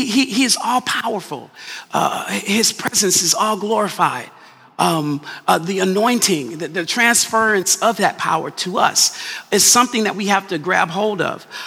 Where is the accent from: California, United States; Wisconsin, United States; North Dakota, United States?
California, United States; Los Angeles; Okay, so my origin, I was born here. When people say, oh, where were you from? What's your origin? Basically, where they're asking, where you originate from? I'm here from Los Angeles, California, right?